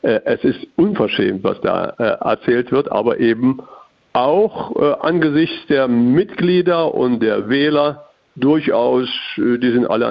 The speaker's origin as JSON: {"language": "German", "region": "Thuringia", "country": "Germany", "said": "Als Thüringer muss man ihn ja verfolgen"}